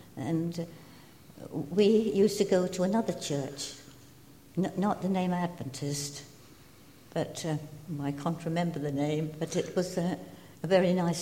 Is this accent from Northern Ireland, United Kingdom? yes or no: no; Norwich, East of England, United Kingdom; Yes, I was born in Norwich, Norfolk.